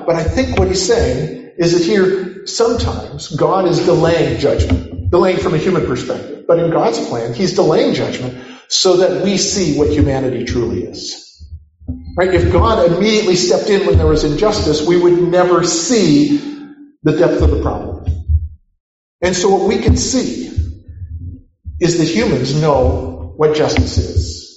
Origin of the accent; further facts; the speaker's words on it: United States; one of the things I have to think about for me as an American is to say the history of slavery